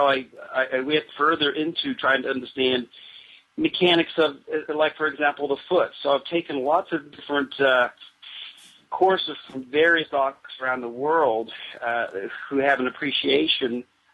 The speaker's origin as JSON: {"language": "English", "country": "New Zealand", "tie": "born there", "said": "I was born in New Zealand."}